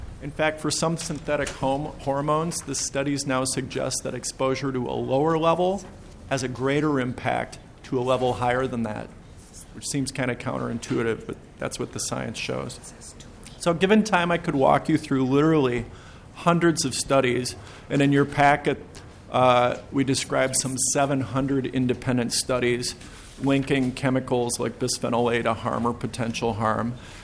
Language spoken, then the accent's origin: English; St. Paul, Minnesota, United States; also born or lived in Roseville; I'm from St. Paul via Roseville.